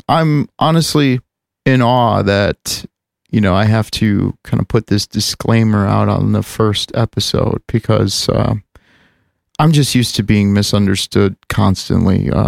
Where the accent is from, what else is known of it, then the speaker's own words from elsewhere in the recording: United States; born there; You know, I was born in America, and all of my surroundings were basically very Middle Eastern, but could have been worse.